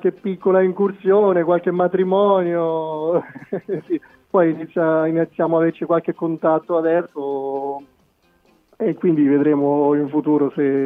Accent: Marche, Italy; Siamo tutti marchigiani.

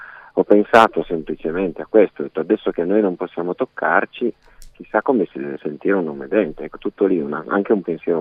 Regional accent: Pinerolo, Piedmont, Italy; io sono di Pinerolo, sono vicino

